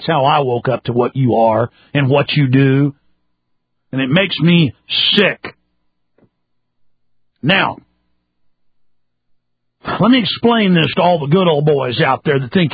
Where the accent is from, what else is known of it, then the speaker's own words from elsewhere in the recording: Rockwall, Texas, United States; growing up in Rockwall, Texas, I had the police pull me over, take me to jail for no reason, claiming disorderly conduct.